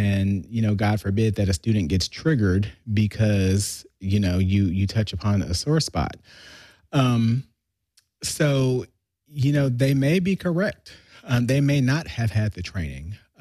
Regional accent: Ohio, United States; You know, I have a friend, you know, I'm from Ohio, and he's from Detroit

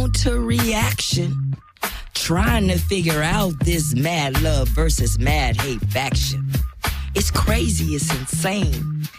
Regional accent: New Rochelle, New York, United States; moved away as an adult; now in California, United States; Formerly, we're from the East Coast.

